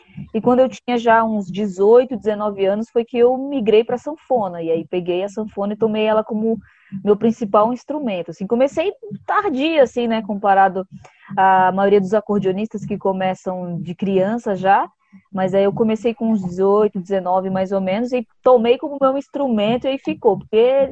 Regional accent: Iguatu, Ceará, Brazil; eu vim do Ceará, do sertão do Ceará, de uma cidadezinha chamada Iguatu, que também é terra de Tizil do Araripe e … E saí de lá, na verdade, eu nasci assim mais para dentro ainda, assim, né? Que é de um sítio assim super pequeno que se chama Gaspar

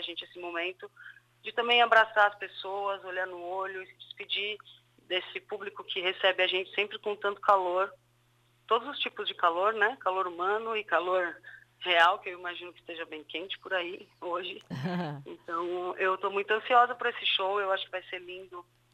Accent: Santos, São Paulo, Brazil; Eu sou de Santos também.

